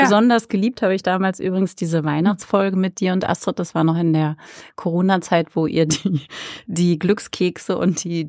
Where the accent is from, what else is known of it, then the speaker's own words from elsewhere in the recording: Berlin, Germany; Also als Berlinerin hat man ja dann doch ein bisschen mehr dann nachher, ne, ab den 90ern auch mitbekommen insgesamt.